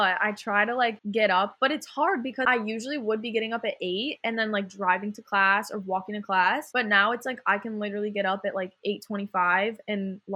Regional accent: New York, United States; And I think it's because we're both from New York and everyone here is from New Jersey.

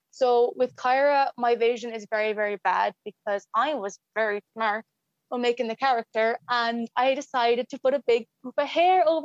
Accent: Ireland; So I am a furry. I'm an Irish furry.

